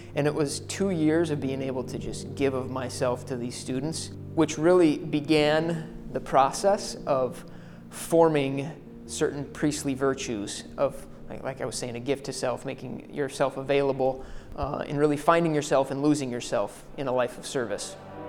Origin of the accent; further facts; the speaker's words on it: Great Plains, United States; also born or lived in South Dakota / Montana / North Dakota; I grew up around the Great Plains area, South Dakota, Montana, North Dakota, before seminary.